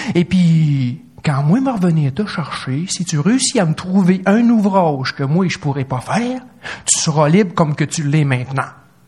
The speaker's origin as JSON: {"language": "French", "region": "Quebec", "country": "Canada", "said": "Parce que quand tu signes un pack par chez nous en Abitibi avec le Yob, en général, après, tu t'évanouis."}